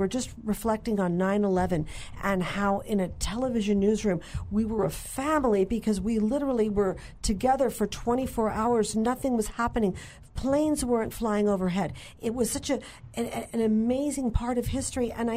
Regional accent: Hollywood, California, United States; Because growing up in Hollywood, he would take me to this little bank on Hollywood Boulevard, and I looked forward to it.

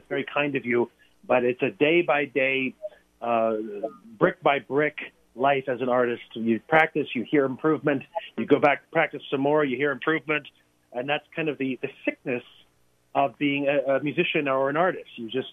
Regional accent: Virginia, United States; And so, obviously, 18 years of that was spent growing up in Northern Virginia.

